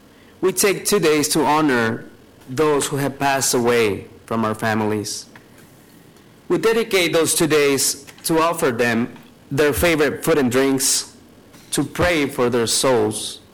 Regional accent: San Martin Duraznos, Oaxaca, Mexico; first language Mixteco; English is a second language; I am from Mexico. I'm born in a small village called San Martin Duraznos in the Mixteca Baja region of the state of Oaxaca. I am an active Mixteco speaker, which is my native language there in my village.

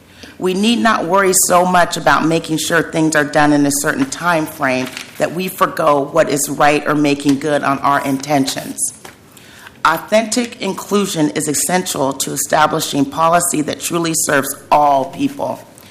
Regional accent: Portland, Oregon, United States; I grew up in Northeast Portland. My father, Big John, owned a barbershop called The House of Style on Union Avenue

